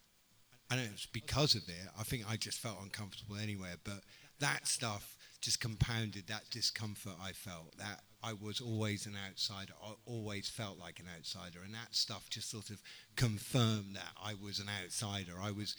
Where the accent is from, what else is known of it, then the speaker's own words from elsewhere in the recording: Bristol, South West England, United Kingdom; born there; also born or lived in Wales / Libya / Netherlands; And I was born in Bristol and we moved to Wales, and then we lived in Libya of all fucking places.